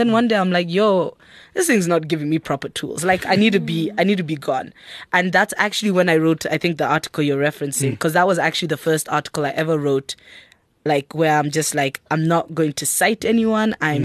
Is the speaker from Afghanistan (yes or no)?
no; Kenya; now in South Africa; the fact that I live in South Africa as a Kenyan